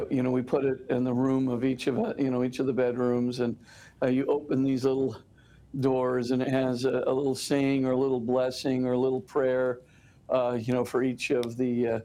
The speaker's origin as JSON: {"language": "English", "region": "Hawaii", "country": "United States", "tie": "born or raised there", "said": "We, of course, we all loved … even though nobody had ever experienced one. But maybe on top of Haleakala they d"}